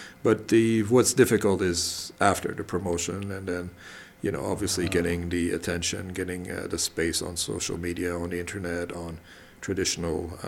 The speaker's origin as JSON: {"language": "English", "town": "Montreal", "region": "Quebec", "country": "Canada", "tie": "born or raised there", "also_born_or_lived": "France", "said": "I live in Montreal. I grew up there, but I was actually born in France."}